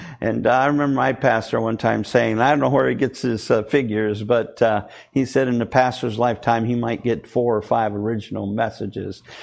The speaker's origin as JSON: {"language": "English", "region": "Michigan", "country": "United States", "tie": "born or raised there", "said": "But growing up in Michigan, and you know, as a kid, I was interested in sports."}